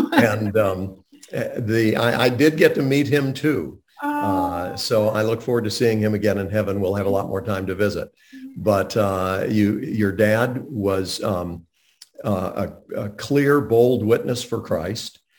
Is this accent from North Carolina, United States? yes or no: yes; Montreat, North Carolina, United States; I grew up in Montreat, where the Graham family lived